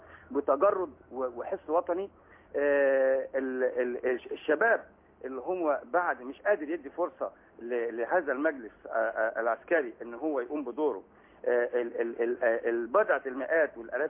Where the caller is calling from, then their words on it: Benha, Qalyubia, Egypt; من بنها يا فندم